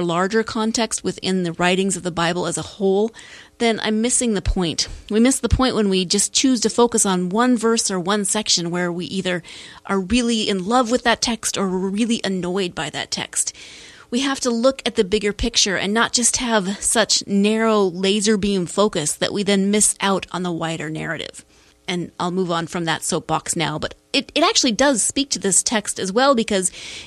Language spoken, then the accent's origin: English; Montana, United States; also born or lived in California / Pennsylvania / Texas; I grew up in Montana. I am the youngest of three children, and I moved to California for seminary, back to Montana for my first call in a church in Missoula, Montana, and then back to California for my second call.